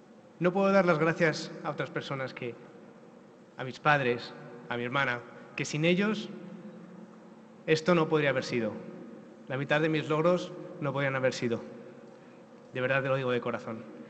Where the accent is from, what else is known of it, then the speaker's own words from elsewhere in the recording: Community of Madrid, Spain; seguir siendo un madrileño más que apoya el deporte